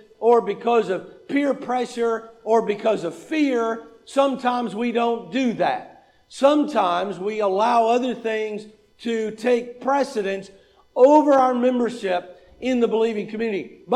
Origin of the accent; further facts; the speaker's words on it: United States; I'm a member of a certain political party. I'm an American.